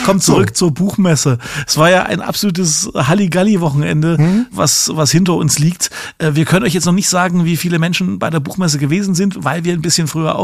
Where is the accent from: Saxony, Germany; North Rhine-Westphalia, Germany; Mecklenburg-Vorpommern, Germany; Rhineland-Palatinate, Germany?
Saxony, Germany; Leipzig; die bei einem Getränk ihrer Wahl über alle Sachen sprechen, die ihnen als Leipziger so unter den Nägeln brennen.